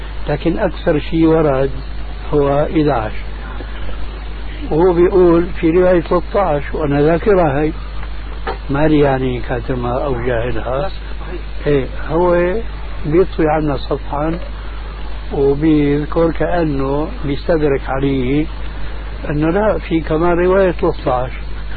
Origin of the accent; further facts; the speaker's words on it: Syria; كما يقولون عندنا في الشام